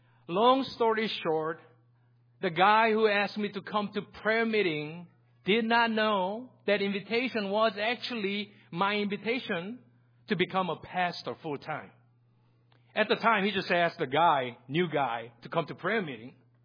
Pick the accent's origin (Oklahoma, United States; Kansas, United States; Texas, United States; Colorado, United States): Texas, United States; moved away; also born or lived in South Korea; I came from Korea, South Korea, 20-some years ago. And I grew up in Texas, the great state of Texas. I went to high school there. I went to college there.